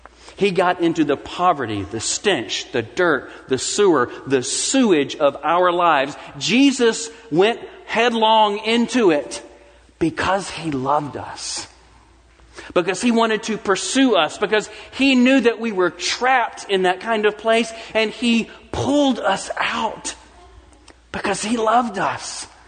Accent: Mississippi, United States; I'm from Mississippi, and I still say this is spectacular fried chicken at Hodak's.

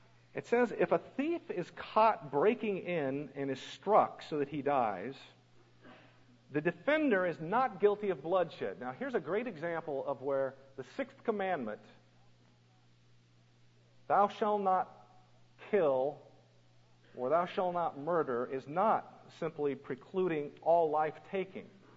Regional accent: Colorado, United States; Keep in mind, I grew up in Colorado, and that means that I had shotguns and rifles around our house as much as footballs and bicycles.

